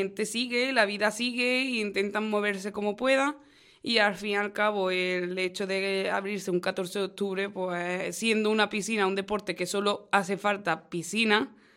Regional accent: Lucena, Andalusia, Spain; Eso, por supuesto, representar a mi pueblo es un honor.

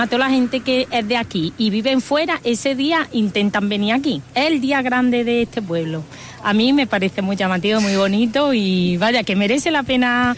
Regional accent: Antequera, Andalusia, Spain; moved away as an adult; yo no soy de aquí, yo soy de Antequera, llevo 20 años.

